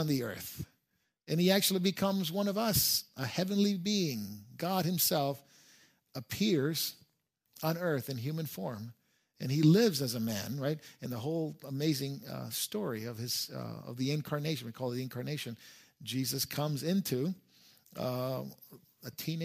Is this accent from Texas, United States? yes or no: no; California, United States; We're from California. Everything's casual, right?